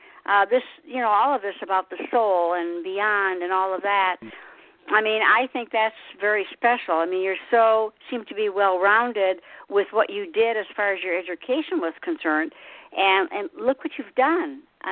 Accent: Michigan, United States; I came from Michigan originally. And I always say it's the land of ice and snow. And I would never go back. I did go back 2 years ago.

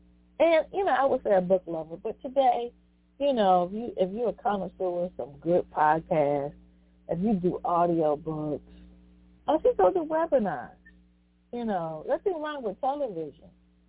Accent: Virginia, United States; I just had the pleasure of going to my hometown of Sussex County, Virginia, on Monday

